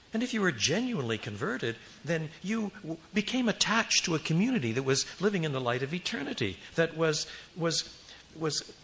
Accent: Quebec, Canada; I was brought up in French Canada and I happily kiss people on both cheeks, yet my parents were both born in the UK.

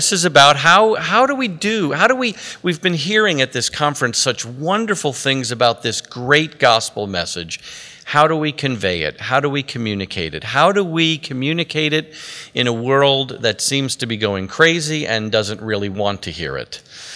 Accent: New York, United States; I went to Temple University in Philadelphia. I'm originally from New York.

